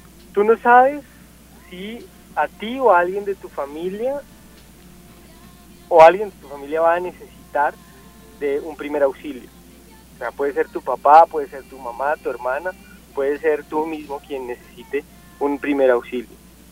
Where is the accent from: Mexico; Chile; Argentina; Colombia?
Colombia; Sogamoso, Boyacá; Yo no soy de Bogotá, yo soy de un municipio en Boyacá que se llama Sogamoso. Yo empecé como voluntario en Sogamoso.